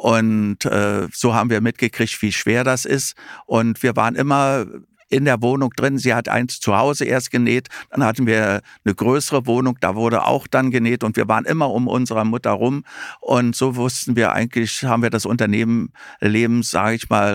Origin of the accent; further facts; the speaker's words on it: Berlin, Germany; ich bin 1947 hier in Berlin geboren, in Berlin-Moabit geboren und liebe diese Stadt über alles